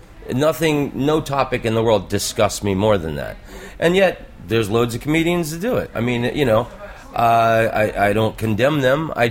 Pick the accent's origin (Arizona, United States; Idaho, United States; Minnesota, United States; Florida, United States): Florida, United States; Orlando; I'm from Orlando, Florida. And it's where I grew up, and it's a really cheesy place, you know? There's no culture. It's amusement parks.